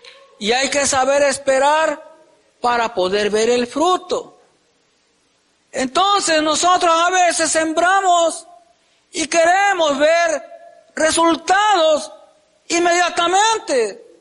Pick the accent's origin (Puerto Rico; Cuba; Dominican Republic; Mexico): Mexico; Veracruz; al menos allí en mi pueblo, en Veracruz, tarda alrededor de 6 meses